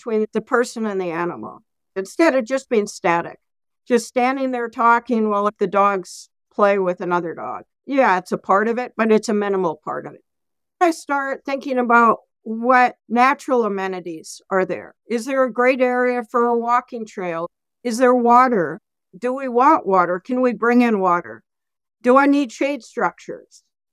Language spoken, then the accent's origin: English; Canada; I grew up in Canada. From day one, I was outdoors hiking, fishing, backpacking.